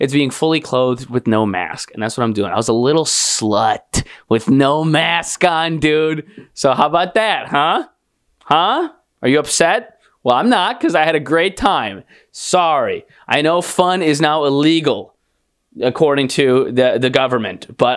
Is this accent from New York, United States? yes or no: yes; Buffalo, New York, United States; because I'm from Buffalo, which is a white trash area